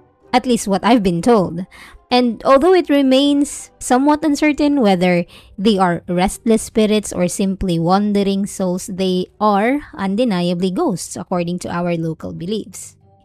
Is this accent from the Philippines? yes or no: yes; Tabaco, Bicol Region, Philippines; I'm from Bicol, specifically in Tabaco, because I'm now living in Tabaco.